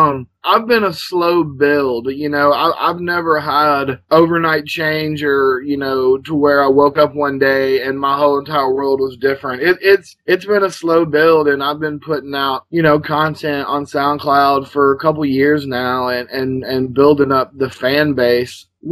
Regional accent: Owensboro, Kentucky, United States; moved away as an adult; now in Nashville, United States; No, I'm from Owensboro, Kentucky. It's about 2 hours north of Nashville, so it's not like I crossed a great cultural divide when I moved to Nashville

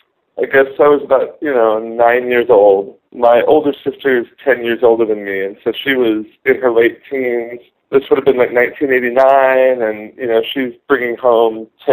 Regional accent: Kansas City, Missouri, United States; Oh, I grew up in Kansas City, Missouri.

